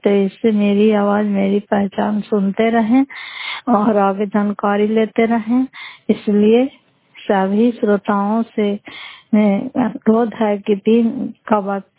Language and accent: Hindi; Fatehpur, Bihar, India; घर फतेहपुर, पंचायत मकसौता, जिला नालंदा, खरा पचरा ब्लॉक की निवासी हूँ।